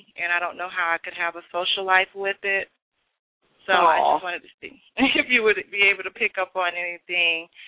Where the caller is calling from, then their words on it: Georgia, United States; I'm calling from Georgia.